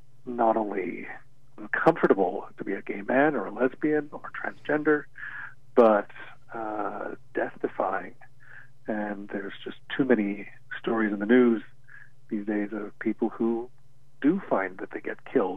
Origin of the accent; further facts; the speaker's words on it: Montreal, Quebec, Canada; also born or lived in United States; I grew up in Montreal, but went to school in the States and ended up working in the space program in the U.S.